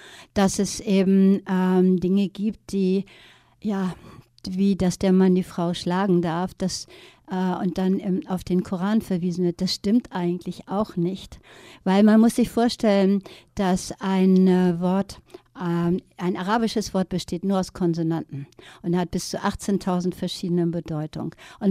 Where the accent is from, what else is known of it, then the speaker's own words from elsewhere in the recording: Norway; Ich bin in Norwegen mit aufgewachsen und nachher die arabischen Länder wurden wirklich auch meine Welt.